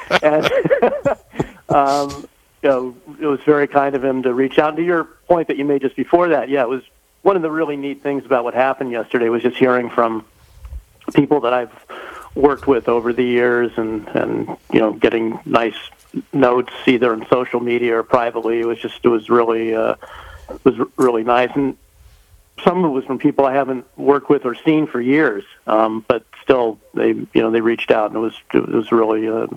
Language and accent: English; Los Angeles, California, United States; growing up in the Los Angeles area.